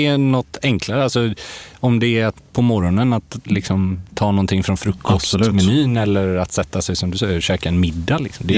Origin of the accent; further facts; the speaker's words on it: Gothenburg, Västra Götaland County, Sweden; Jag är ju från Göteborg ursprungligen